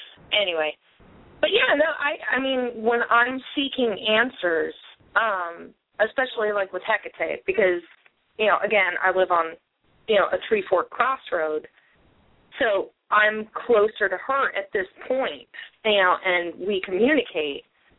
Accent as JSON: {"language": "English", "region": "California", "country": "United States", "said": "I'm from California, so I stick on these words and I keep using them till I annoy myself."}